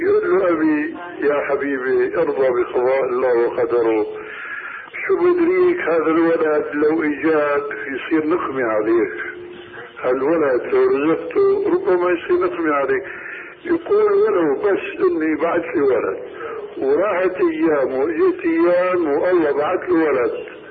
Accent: Syria

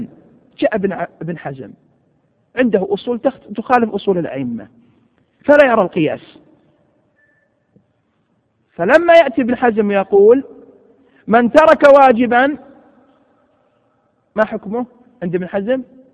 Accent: Saudi Arabia; حينما اشتهر عندنا في المملكة العربية السعودية

